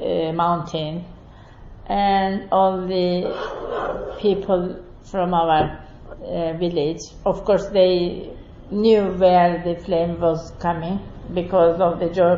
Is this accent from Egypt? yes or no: no; Paphos, Paphos District, Cyprus; English is a second language; we had to move as family to Paphos. So I spent the first 7 years of my life in Paphos